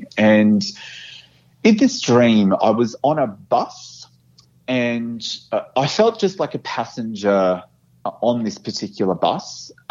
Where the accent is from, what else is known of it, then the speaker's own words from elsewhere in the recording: Brisbane, Queensland, Australia; now in Melbourne, Australia; So around that time, I live in Melbourne, and I'm permanently based here, and I love Melbourne. But I grew up in Brisbane